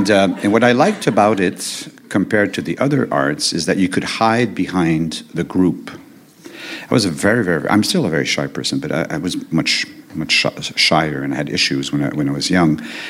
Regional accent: Quebec, Canada; when I was in growing up in Quebec, in high school, you had to there was this compulsory art class.

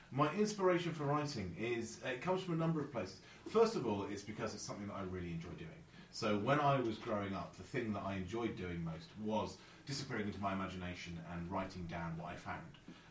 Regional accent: Solihull, West Midlands, United Kingdom; born there; I was born in Solihull, which is in the West Midlands, near Birmingham. But I don't have an accent, I don't think. Although maybe I do if I try. But my family are Irish, so I was one of the first to be born over here.

